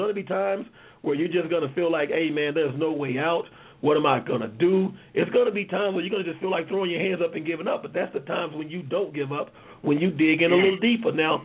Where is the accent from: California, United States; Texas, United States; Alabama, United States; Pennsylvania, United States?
Texas, United States; Houston; I grew up in public housing. You know, I grew up in Fifth Ward, Texas. My mom and my dad, you know, 6 kids.